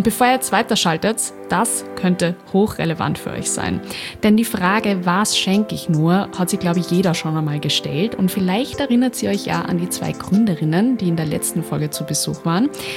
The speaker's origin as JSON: {"language": "German", "town": "Linz", "region": "Upper Austria", "country": "Austria", "said": "Ich komme eigentlich ja aus Linz, habe aber Familie in Nordtirol"}